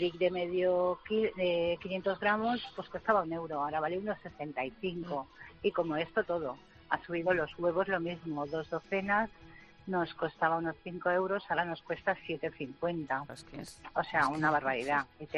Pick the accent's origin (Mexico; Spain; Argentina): Spain; Barcelona, Catalonia; yo soy de Barcelona, tenemos un pequeño restaurante familiar en una barriada.